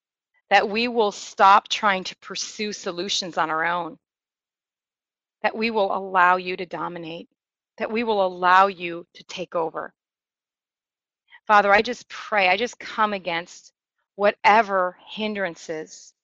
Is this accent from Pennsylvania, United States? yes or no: no; Wisconsin, United States; I'm from Wisconsin. You'd think I'm from the Midwest.